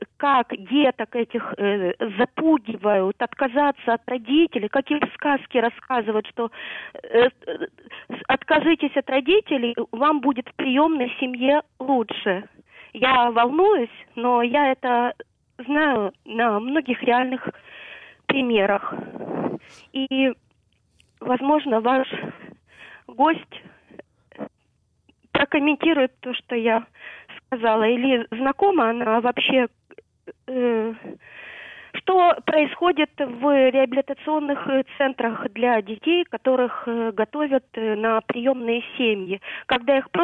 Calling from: Kyiv, Ukraine; Я звоню из Киева.

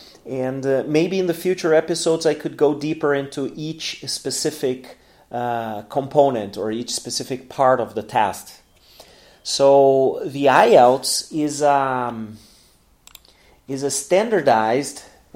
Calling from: Porto Alegre, Rio Grande do Sul, Brazil; English is a second language

